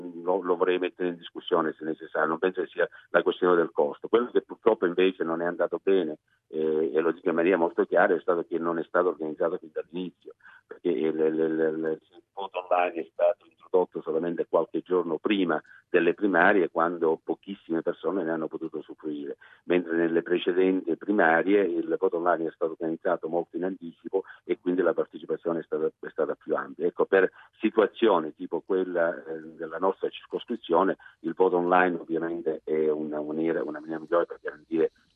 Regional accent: Australia; come australiano di origine italiana che vive in Australia

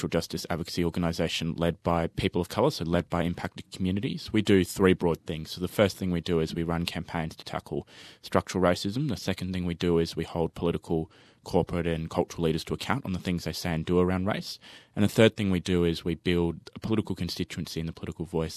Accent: Brisbane, Queensland, Australia; I grew up in Brisbane. My mum's Chinese, my dad's Italian.

